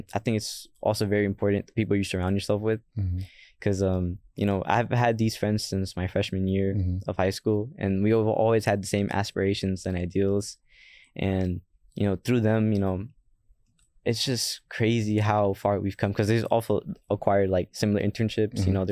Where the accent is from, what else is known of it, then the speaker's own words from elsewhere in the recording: Alief, Texas, United States; Growing up in Alief, I was mostly inspired by my dad, just because, you know, he, where we grew up, it wasn't really a safe place, right?